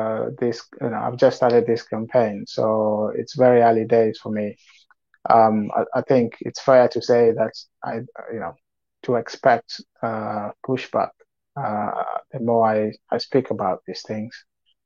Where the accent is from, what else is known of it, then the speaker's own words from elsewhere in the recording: Kenya; now in United Kingdom; Yes, so I grew up in Kenya, and then later on in my life, I moved to the UK where I'm living at the moment.